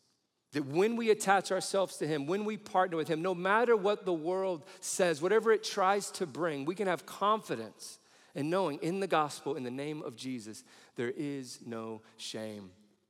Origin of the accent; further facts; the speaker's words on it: Midwest, United States; the fact I was brought up in the Midwest